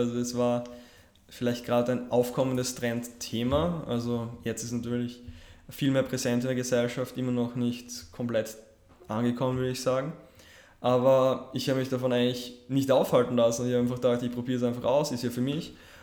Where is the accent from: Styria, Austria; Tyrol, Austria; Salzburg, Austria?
Styria, Austria; Graz; also ich komme ja aus Graz in Österreich und obwohl es eigentlich die zweitgrößte Stadt von Österreich ist, fühlt sich für mich doch ein bisschen klein